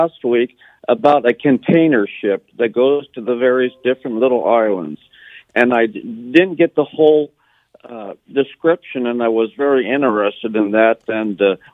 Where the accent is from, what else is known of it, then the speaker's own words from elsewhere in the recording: Liberty, Missouri, United States; I am from Liberty, Missouri, so that's why I give you Zion, where I'm from.